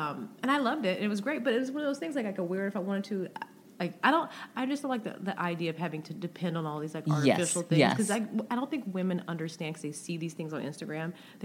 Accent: the South, United States; maybe it's because I'm from the South where I see a lot of wigs

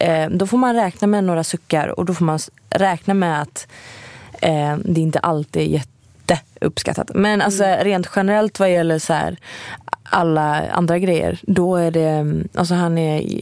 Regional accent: Gothenburg, Västra Götaland County, Sweden; Jag är från Göteborg

